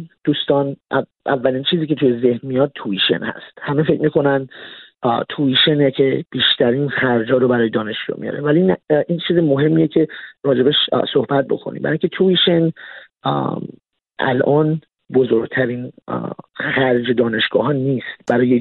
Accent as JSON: {"language": "Persian", "country": "Iran", "moved": "yes", "lives_now": "United States", "said": "من همونجور که فرمودین پناهنده بودم. توی 2009 به عنوان پناهنده مذهبی از ایران به آمریکا اومدم. من زرتشتی هستم"}